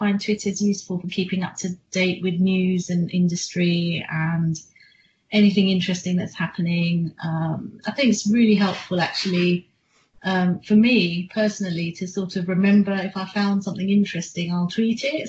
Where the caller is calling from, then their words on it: Ealing, London, United Kingdom; Well, I'm based at my home office at the moment in Ealing.